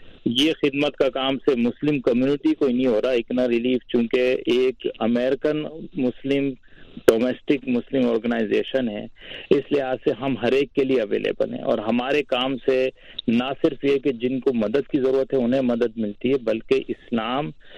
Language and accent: Urdu; Pakistan; پاکستان جہاں میرا بچپن گزرا ہے اور کالج بھی میں نے وہیں سے کیا, یونیورسٹی بھی وہیں سے ختم کی